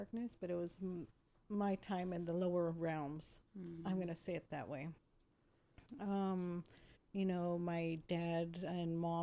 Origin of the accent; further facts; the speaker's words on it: Watsonville, California, United States; also born or lived in Santa Cruz; I was born in Santa Cruz, California, raised in Watsonville, and I have three beautiful daughters.